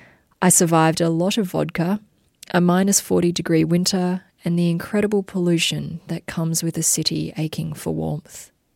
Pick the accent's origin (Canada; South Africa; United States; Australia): Australia; Darwin, Northern Territory; moved away as an adult; also born or lived in Brisbane; My ties back to Darwin were tenuous, and over time I put a lot of distance between myself and my hometown that really did feel too pokey for me.